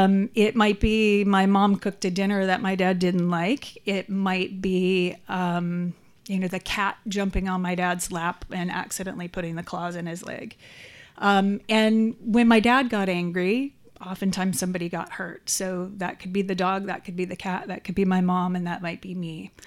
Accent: Texas, United States; born there; I was born in Texas, proud Texan, to a single mom. I was raised an only child.

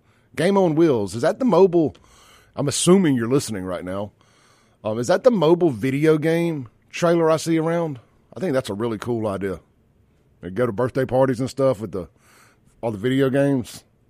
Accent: Byram, Mississippi, United States; I grew up in South Jackson, Byram.

